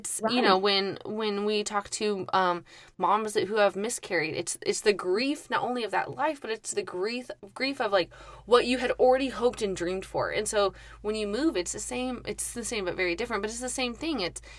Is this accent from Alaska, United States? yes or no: yes; Alaska, United States; moved away as an adult; And we moved from Alaska, so about almost 8 years ago, God did the same thing, where he was like, Jesse, we fought every winter. He hated Alaska. He was done. We're both born and raised. It was hard to leave.